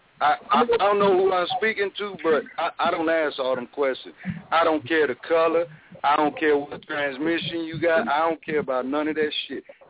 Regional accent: Chicago, Illinois, United States; Well, see, I'm from Chicago. My area code is 646. 60647

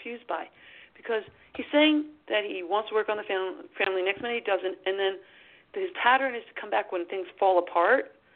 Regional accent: New York, United States; now in South Carolina, United States; I'm originally from New York. And I'm a little jumpy about it because it costs more than where we are in South Carolina.

